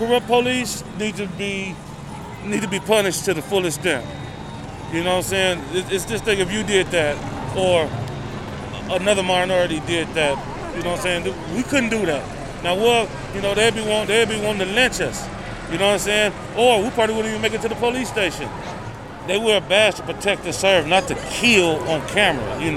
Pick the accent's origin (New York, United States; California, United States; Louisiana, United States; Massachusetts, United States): California, United States; Los Angeles; Yeah, I was born in Watts, California. Yeah, so I done been through the 92 riot, all that.